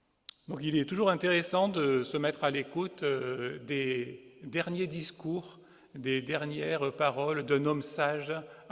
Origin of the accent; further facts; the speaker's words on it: Aix-en-Provence, Provence-Alpes-Côte d'Azur, France; je suis ici et parmi vous, mais je viens d'Aix-en-Provence